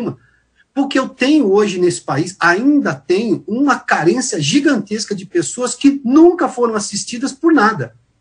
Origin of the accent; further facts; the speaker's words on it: São Paulo, Brazil; Eu sou do interior de São Paulo